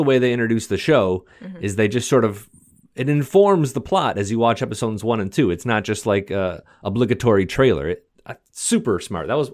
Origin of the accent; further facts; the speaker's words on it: Detroit, Michigan, United States; I grew up in Detroit. I was not.